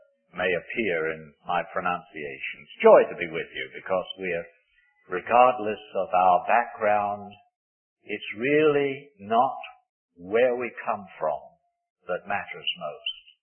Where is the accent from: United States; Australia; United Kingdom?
United Kingdom; England; now in Canada; We're from Canada. As you can probably tell, I don't originate from Canada. I originate from England, as we were mentioning the other night. But I have been living here, and I married a native Canadian, and so I've been living in this continent